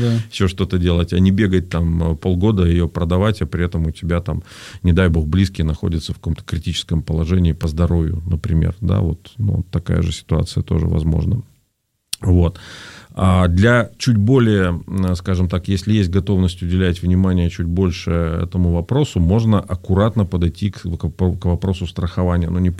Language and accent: Russian; Perm, Perm Krai, Russia; я родом из Перми